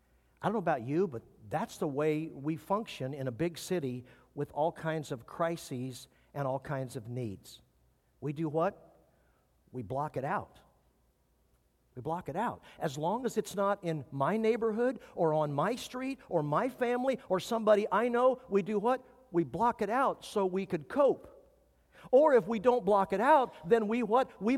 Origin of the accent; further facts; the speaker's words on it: Midwest, United States; Growing up in the Midwest on the farm, this was a no-brainer.